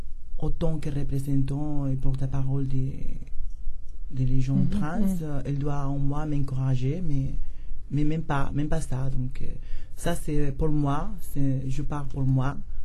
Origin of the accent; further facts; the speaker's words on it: Béthune, Hauts-de-France, France; now in Paris, France; Voilà, donc je suis trans parisienne. Bon, je suis originaire de Béthune et j'ai 34 ans.